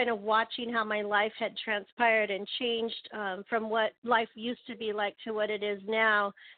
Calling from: Hollister, California, United States; I'm calling from Hollister, California, which is kind of the central area, a little bit southeast of San Jose, California.

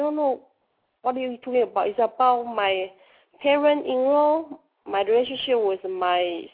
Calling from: Dallas, Texas, United States; I'm calling from Dallas, Texas.

